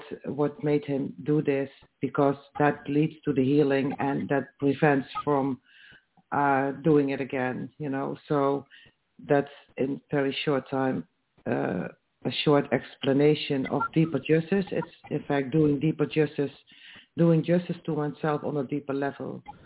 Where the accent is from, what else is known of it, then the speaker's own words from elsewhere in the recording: Netherlands; Yes, I come from the Netherlands.